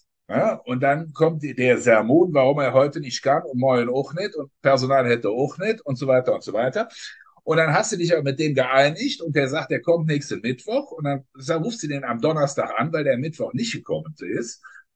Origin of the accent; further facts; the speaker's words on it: North Rhine-Westphalia, Germany; Ich komme ja aus dem Vorort von Düsseldorf. Ich bin ja mit Alt aufgewachsen.